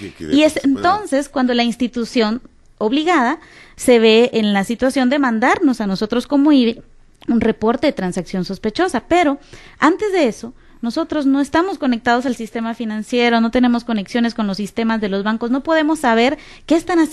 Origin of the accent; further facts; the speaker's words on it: Guatemala; vale la pena que como guatemaltecos nosotros aceptemos el tener que dar información